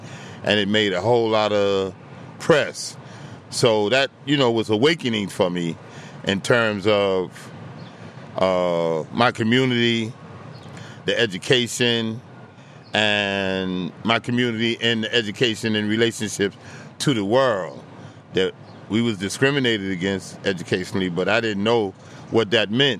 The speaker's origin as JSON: {"language": "English", "town": "New York City", "region": "New York", "country": "United States", "tie": "born or raised there", "said": "I was born and raised in Harlem, uptown 146th Street, as is considered upper Manhattan. And I went to elementary school in Harlem, 147th Street, PS 90."}